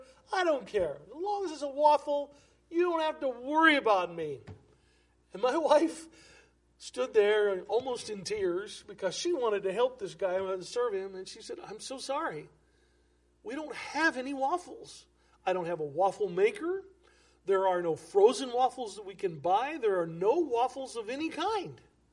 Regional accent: United States; Ouch, I'm an American. Okay? I'm all the way American. I love this country.

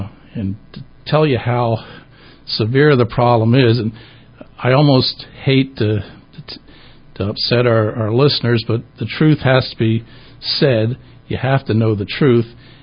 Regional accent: Pennsylvania, United States; perhaps it's because his family's Pennsylvania and I'm from Pennsylvania

